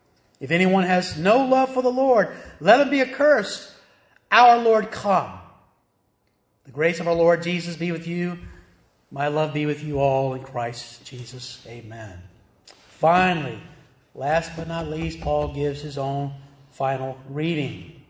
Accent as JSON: {"language": "English", "region": "the South", "country": "United States", "said": "Because I'm a Southerner."}